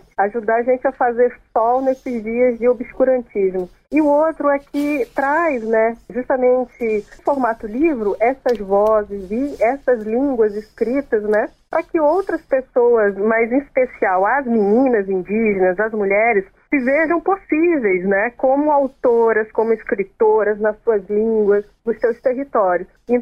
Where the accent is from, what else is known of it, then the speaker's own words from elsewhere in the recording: Roraima, Brazil; Infelizmente, Roraima, né, que é o estado de onde eu venho